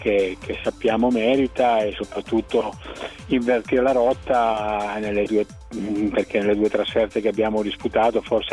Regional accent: Piedmont, Italy; io sono piemontese

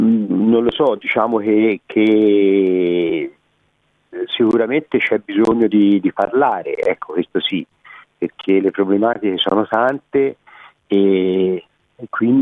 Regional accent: Siena, Tuscany, Italy; da senese per Siena, ecco, per le contrade e per Siena.

